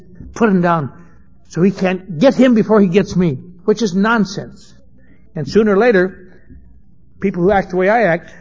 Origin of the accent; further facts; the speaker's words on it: Eau Claire, Wisconsin, United States; I was raised in Eau Claire, Wisconsin. In something called the Norwegian Lutheran Church.